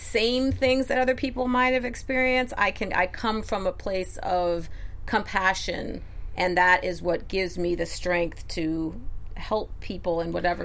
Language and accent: English; Westport, Connecticut, United States; I'm like, no, I grew up in Westport, Connecticut, but I have compassion.